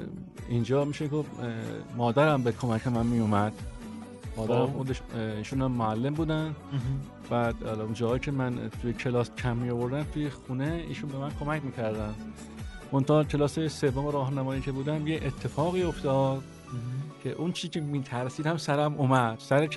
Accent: Tehran, Tehran Province, Iran; از سال 54 در تهران به دنیا آمدم تا الان که تهران هستم.

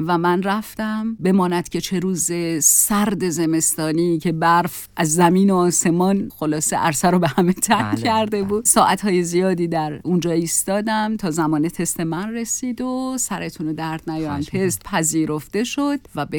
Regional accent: Mashhad, Razavi Khorasan, Iran; بله بله، متولد مشهد هستم.

